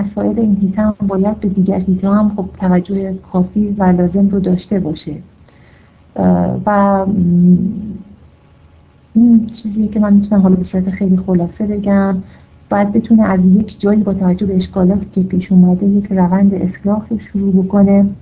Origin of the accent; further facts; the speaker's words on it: Iran; ما فقط ایرانی هستیم